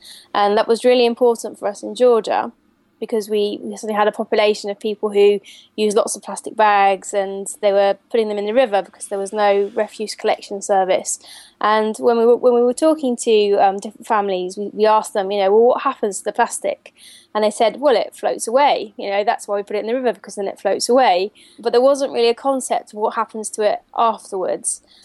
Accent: Henley-on-Thames, South East England, United Kingdom; Well, at the moment, we're working with a local school in my hometown, Henley-on-Thames

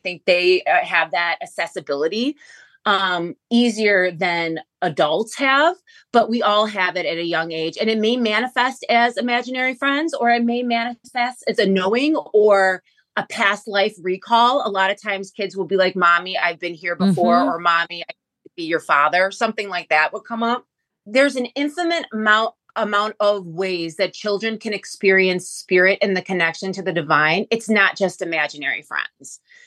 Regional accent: Illinois, United States; So growing up, we're from the Chicagoland area.

